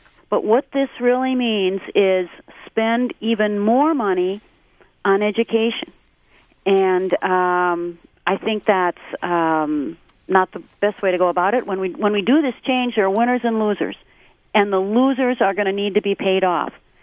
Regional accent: United States; I guess I could say, as an American, interested to see the actions of Congressman Obie.

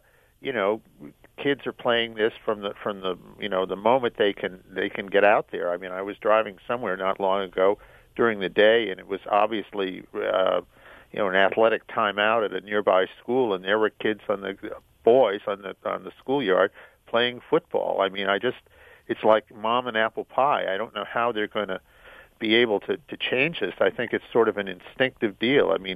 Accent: New England, United States; As I say, I grew up in New England, and I love baseball.

